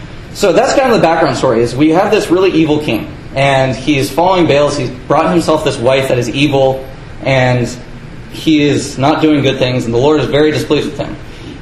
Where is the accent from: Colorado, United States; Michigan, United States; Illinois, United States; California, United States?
Colorado, United States; I'm from Colorado. I can tell you, it's not a good thing.